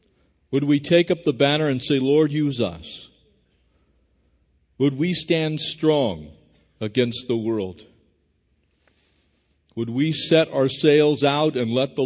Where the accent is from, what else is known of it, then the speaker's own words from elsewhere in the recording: California, United States; be one of those guys that's had the blessing of living here in Southern California my entire life. I was born in San Diego County.